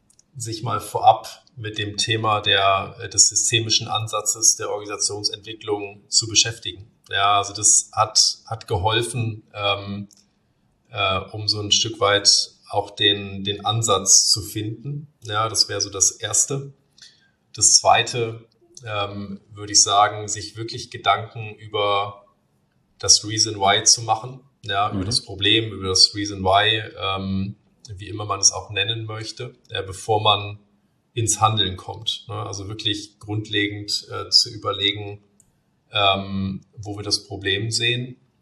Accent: Bremen, Germany; ich sende Grüße zurück in meine Heimatstadt Bremen.

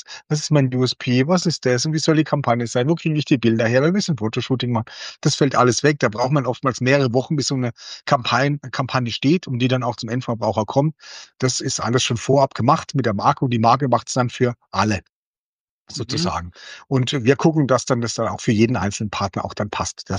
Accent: Baden-Württemberg, Germany; weil ich bin ja aus Baden, sozusagen genau aus der Kurpfalz.

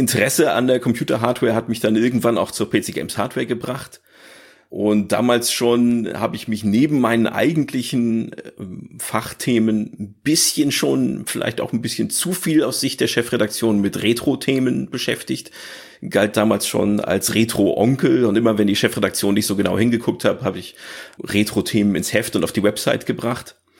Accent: Northern Germany, Germany; Ich bin halt aufgewachsen hier in Norddeutschland, vielleicht hört man das ein bisschen.

